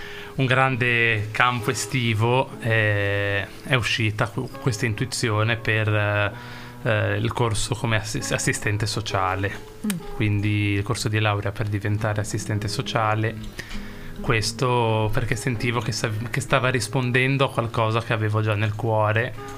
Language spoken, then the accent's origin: Italian; Rapallo, Liguria, Italy; ho 33 anni, sono nato nel 1991 a Rapallo, da mamma Nadia e papà Agostino